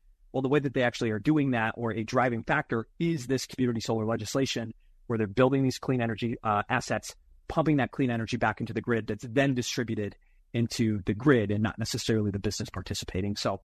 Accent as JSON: {"language": "English", "region": "New York", "country": "United States", "tie": "born or raised there", "said": "my sister's a charge nurse at a major hospital in my hometown in central New York, down in the ER."}